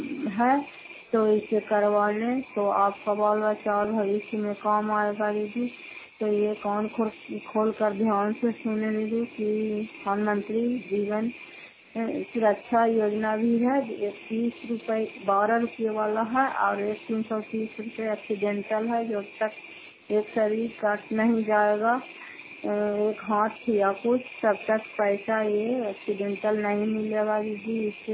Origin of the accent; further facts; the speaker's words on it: Fatehpur, Bihar, India; घर फतेहपुर, पंचायत मकरौता, जिला नालंदा, खराब कच्चा ब्लॉक की निवासी हूँ